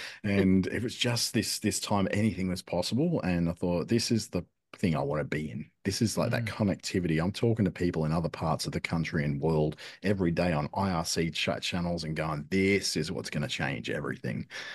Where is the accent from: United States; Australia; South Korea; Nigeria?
Australia; Sydney, New South Wales; now in Darwin, Australia; I'm not originally from Darwin. I did grow up in Sydney